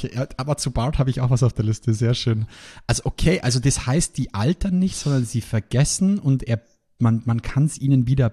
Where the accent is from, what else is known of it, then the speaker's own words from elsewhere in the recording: Bavaria, Germany; bei uns in Bayern